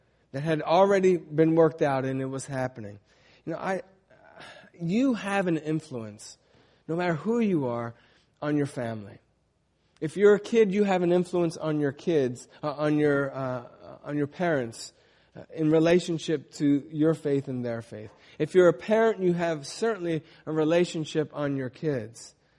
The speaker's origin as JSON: {"language": "English", "country": "United States", "said": "what does it mean to be a Christian, and how do I apply that to the fact that I'm also an American?"}